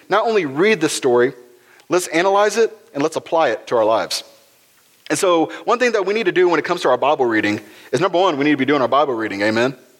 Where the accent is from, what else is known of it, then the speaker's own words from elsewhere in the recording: Houston, Texas, United States; they offered me a position down in Houston from where I'll be working from my hometown, making more money.